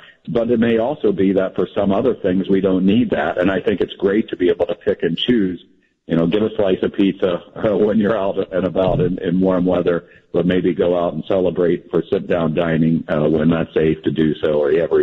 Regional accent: Midwest, United States; I grew up in the Midwest myself.

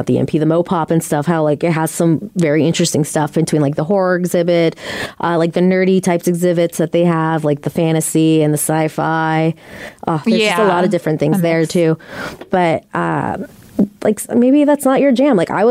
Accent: Seattle, Washington, United States; But we're from Seattle, so that just seemed reasonable to us.

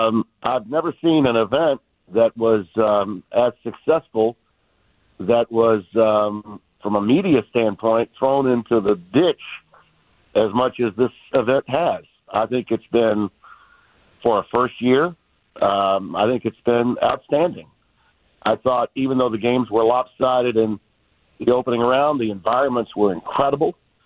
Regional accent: the South, United States; My God, I'm from the South.

